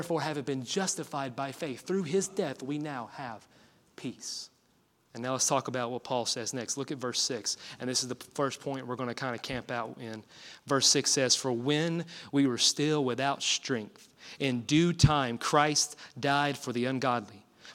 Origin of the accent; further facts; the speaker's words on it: Tennessee, United States; I'm going to butcher this name because I'm from East Tennessee and not from the 3rd century Greece